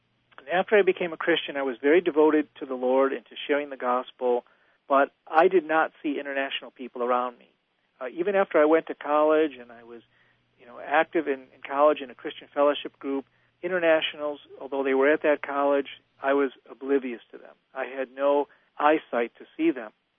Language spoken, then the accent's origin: English; Buffalo, New York, United States; I grew up in Buffalo, New York. I'm the third generation of immigrants from Italy.